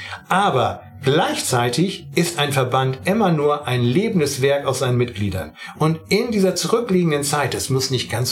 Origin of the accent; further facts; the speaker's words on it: Northern Germany, Germany; Ich bin ja nun als Norddeutscher durchaus ein Fan von Helmut Schmidt